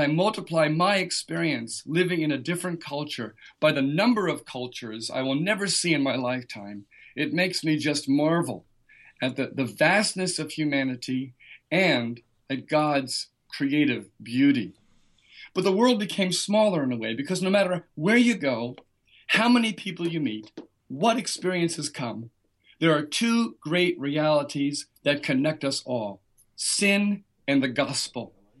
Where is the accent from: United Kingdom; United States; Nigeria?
United States; New Jersey; what I'm used to as an American citizen, someone who grew up in New Jersey